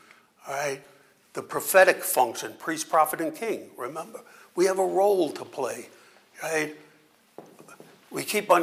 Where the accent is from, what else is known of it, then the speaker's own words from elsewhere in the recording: New York, United States; because I'm from New York, some people tell me I speak too fast, right?